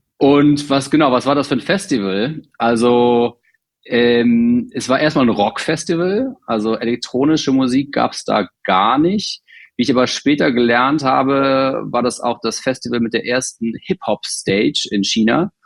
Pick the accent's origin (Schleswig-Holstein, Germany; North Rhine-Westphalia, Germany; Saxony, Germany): North Rhine-Westphalia, Germany; Haan; in einem schönen Örtchen namens Hahn, wo ich aufgewachsen bin. Das ist in der Nähe von Düsseldorf, also zwischen Düsseldorf und Wuppertal an der A46.